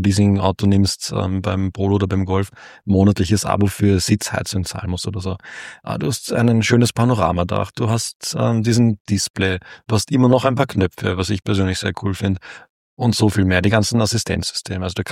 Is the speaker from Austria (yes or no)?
yes; Austria; Ja, nein, wir haben leider keine, weil unser Stadtrat Hanke damals leider sich für eine andere Technologie